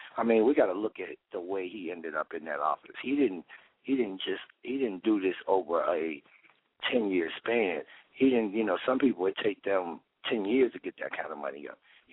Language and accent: English; Chicago, Illinois, United States; now in Atlanta, United States; Of course, I'm from Chicago. I now live in Atlanta.